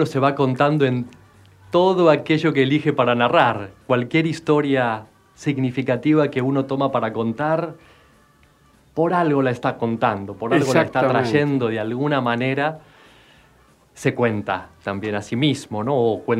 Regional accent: Santos Lugares, Buenos Aires Province, Argentina; moved away as an adult; yo nací en Santos Lugares, en la provincia de Buenos Aires, lugar que suena muy lejos, pero que es muy cerca. Pasando la General Paz son 10 minutos nada más

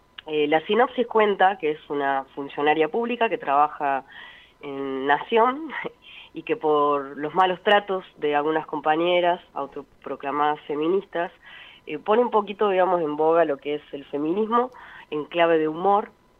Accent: Córdoba, Argentina; now in Buenos Aires, Argentina; Yo soy de Córdoba, trabajo en Buenos Aires.

